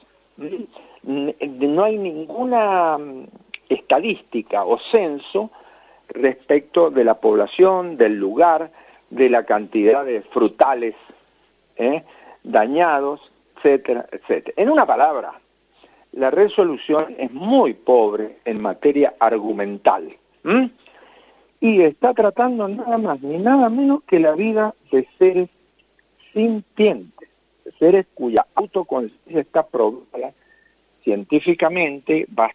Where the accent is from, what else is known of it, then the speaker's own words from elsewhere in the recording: Mendoza, Argentina; somos mendocinos y sabemos muy bien lo que pasa aquí en Mendoza